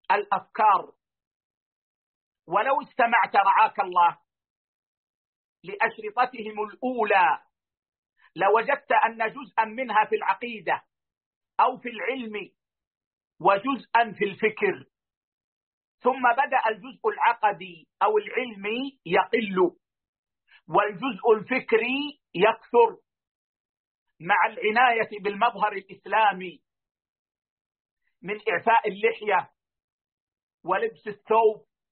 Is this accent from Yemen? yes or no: no; Saudi Arabia; ثم ذهب إلى بلادنا المملكة العربية السعودية لتدريس مادة الرياضيات